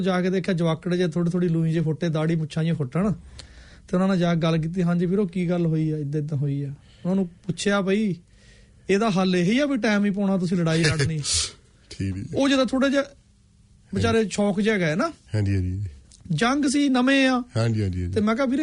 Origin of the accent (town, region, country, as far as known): Punjab, India; born there